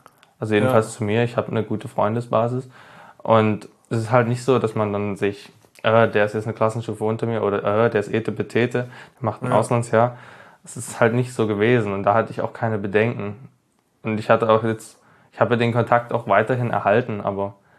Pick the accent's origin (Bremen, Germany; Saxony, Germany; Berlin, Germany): Saxony, Germany; Dresden; Ich komme aus Dresden und war jetzt ein Jahr in Amerika, in USA, Texas.